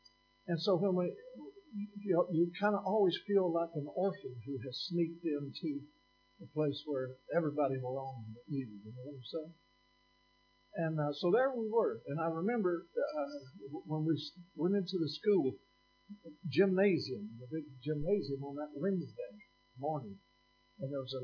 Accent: Kentucky, United States; now in Alabama, United States; Now, I'm from Kentucky. I was sitting here, I live in Alabama now, but I was born in Kentucky.

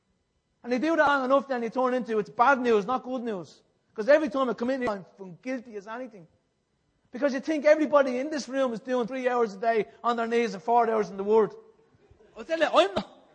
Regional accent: Ireland; As Irish people, as poor old Catholic Irish people, what we love to do is we love to put Christ on the cross

